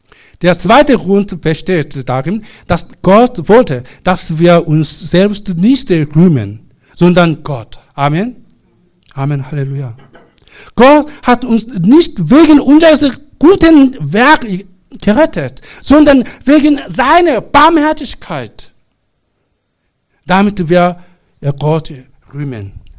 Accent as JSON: {"language": "German", "country": "South Korea", "second_language": "German", "said": "Entschuldigung, ich komme ja aus Korea."}